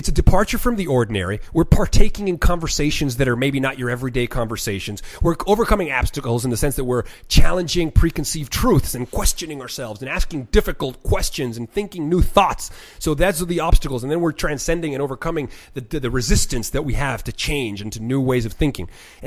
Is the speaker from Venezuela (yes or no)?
yes; Venezuela; Well, I grew up in Venezuela, and I went to international school.